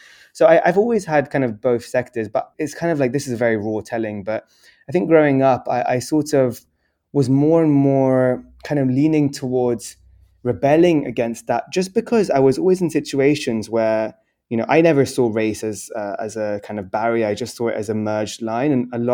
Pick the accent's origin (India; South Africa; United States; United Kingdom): United Kingdom; London; born there; So I was born in London. So my dad is from Kampala, Uganda.